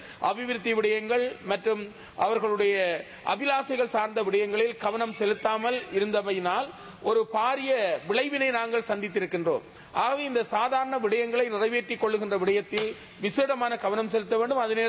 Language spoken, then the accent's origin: Tamil; Eastern Province, Sri Lanka; நான் கிழக்கு மாகாணத்தைச் சேர்ந்தவன், மட்டக்களப்பு மாவட்டத்தைச் சேர்ந்தவன்